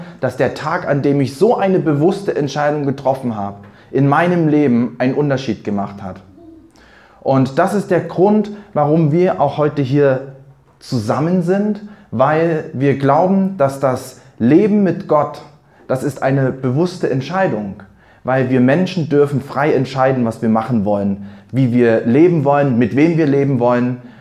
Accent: Saxony, Germany; now in Berlin, Germany; Ich komme mittlerweile aus Berlin. Allerdings bin ich aufgewachsen im schönen Sachsen in einer missionarischen Familie.

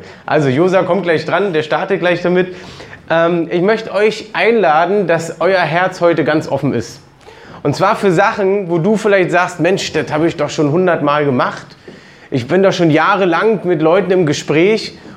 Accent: Berlin, Germany; Und wir sind aus Berlin.

